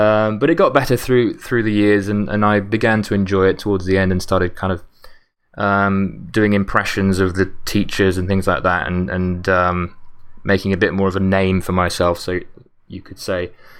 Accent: United Kingdom; also born or lived in Denmark; I'm actually English, in case some of you are wondering, not Australian, from the UK. My mum is from Austria, actually. I'm half Austrian. My dad is from the UK. But I was born in Denmark

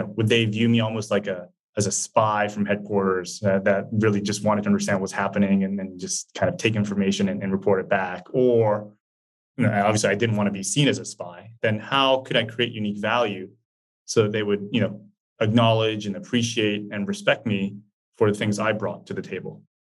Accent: Japan; I'm from Japan, but working in Sony France, to bring unique value in my initial days.

